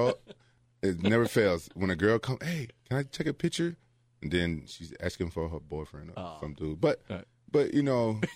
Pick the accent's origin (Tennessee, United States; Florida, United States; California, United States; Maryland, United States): Tennessee, United States; Memphis; It's just where I'm from Memphis, and it's just something that you're not used to.